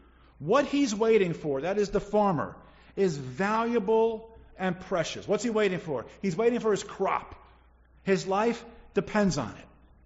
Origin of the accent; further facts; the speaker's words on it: Queens, New York, United States; Born and raised in Queens, not a lot of farms in Queens.